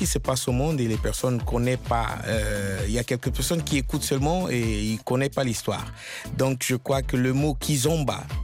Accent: Republic of the Congo; born there; Oui, oui, je suis né au Congo-Brazzaville, à 52 ans derrière.

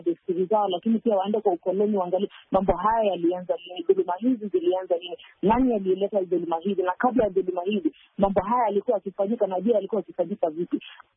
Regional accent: Kenya; born there; sisi tumezaliwa Kenya, sisi tunaipenda nchi yetu, sisi tunafanya kazi nchini Kenya, tunalipa ushuru nchini Kenya, masomo yetu tumesomea Kenya

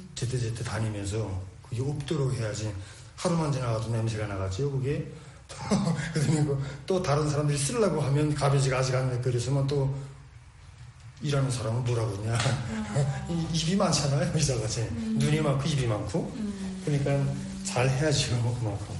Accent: North Korea; now in United States; 북한에서 왔으니까

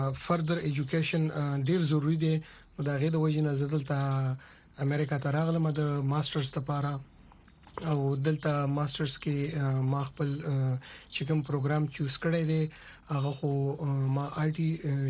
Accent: Khyber Pakhtunkhwa, Pakistan; now in United States; زه بیسیکلی د مومن ایجنسی د میچنۍ علاقې کغون تحصیل نه تعلق لرم او رهایش مونږ په پېښور کې دی.

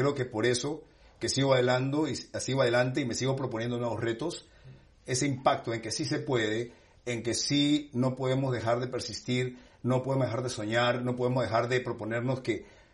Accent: Peru; si yo soy peruano, comencé a hacer mis platos peruanos

